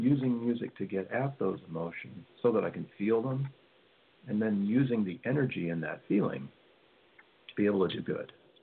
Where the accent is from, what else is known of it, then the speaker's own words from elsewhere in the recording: United States; And as a guy growing up in America, we're sort of taught to stuff our big emotions, to not let them show.